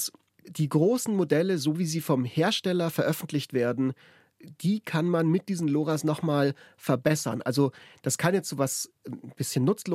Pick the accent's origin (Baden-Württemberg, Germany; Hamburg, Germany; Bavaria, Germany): Bavaria, Germany; Munich; Ja, das, ich komme ja aus München.